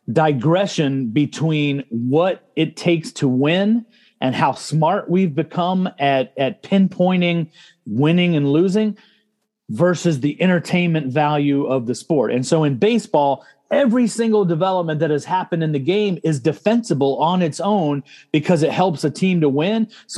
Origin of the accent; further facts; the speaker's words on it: Georgia, United States; Yeah, I mean, I grew up in Georgia.